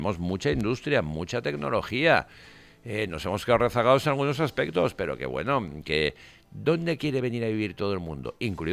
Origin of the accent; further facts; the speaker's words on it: Spain; Somos españoles, somos europeos, compartimos una raíz judeocristiana.